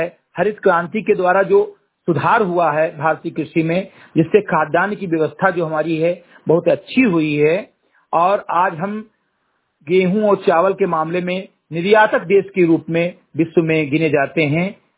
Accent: Uttar Pradesh, India; ग्राम सभा सिमरी कटई विकासखंड मेंदुआ जनपद बहराइच का मूल निवासी हूं तथा एक सामाजिक कार्यकर्ता हूं

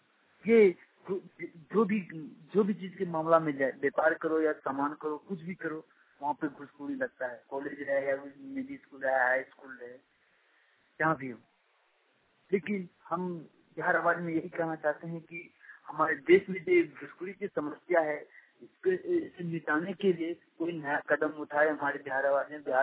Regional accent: Barhara, Bihar, India; घर बरहारा, थाना रानी में, जिला अररिया का निवासी हूँ।

